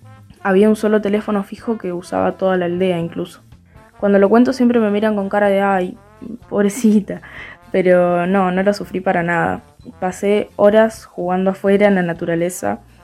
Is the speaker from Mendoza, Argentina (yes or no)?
no; Chubut, Argentina; tengo 16 años y soy de Chubut. Cuando tenía 7 años me fui a vivir durante 2 años a una aldea escolar en el campo. Un pueblito de 100 habitantes en el medio de la nada. En la meseta, para ser exacta.